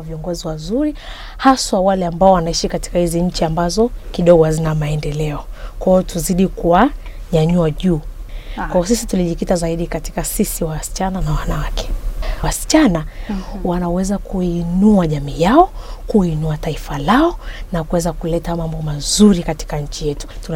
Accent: Same, Kilimanjaro, Tanzania; natokea Tanzania, Kilimanjaro, lakini mimi ni mzaliwa wa Same.

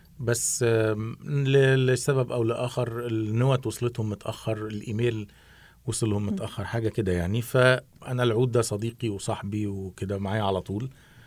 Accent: Alexandria, Alexandria Governorate, Egypt; مش عشان انا من اسكندريه بس

